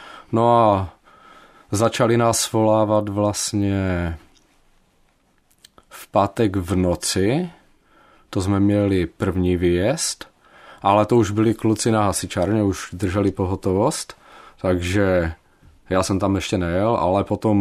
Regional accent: Ostrava, Moravian-Silesian Region, Czechia; Narodili jsme se na Fifejdách.

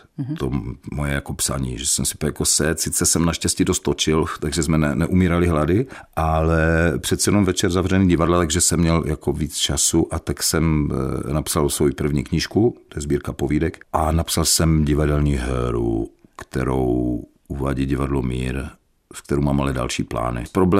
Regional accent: Ostrava, Moravian-Silesian Region, Czechia; Vyrostl jsem na Slezské Ostravě, na Kamenci. Obklopen ještě z jedné strany hornickou kolonií.

